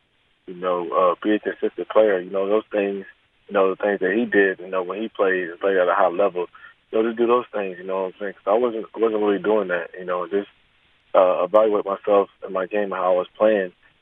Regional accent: the South, United States; You know, I'm from the South, so I really like it.

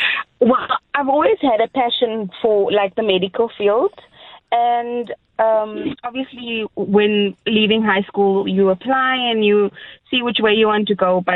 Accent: KwaZulu-Natal, South Africa; I'm originally from KwaZulu-Natal, and I studied in the Eastern Cape.

